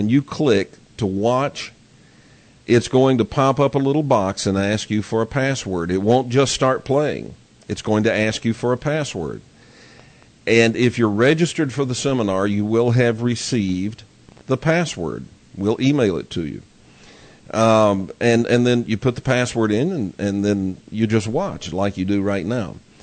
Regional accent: Texas, United States; I grew up in Texas, as if you can't tell by my accent. I grew up in Texas. A wonderful place.

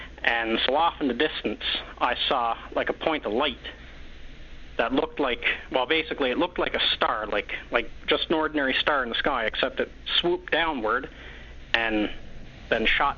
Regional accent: Corner Brook, Newfoundland and Labrador, Canada; moved away; also born or lived in Alberta; So, I live in Alberta right now, but originally I'm from Corner Brook, Newfoundland.

